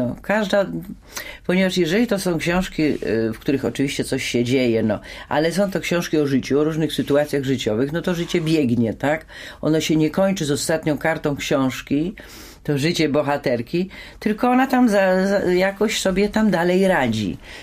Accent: Toruń, Kuyavian-Pomeranian Voivodeship, Poland; Jestem z Torunia.

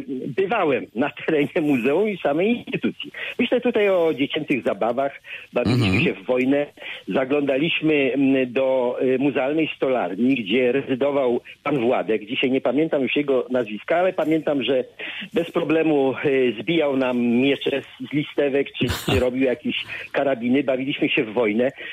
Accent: Zielona Góra, Lubusz Voivodeship, Poland; Muszę powiedzieć, że jestem rodowitym zielonogórzaninem. Urodziłem się tutaj przy Alei Niepodległości, w nieistniejącym już dzisiaj szpitalu położniczym. Całe praktycznie swoje życie, dzieciństwo spędziłem przy dzisiejszej ulicy

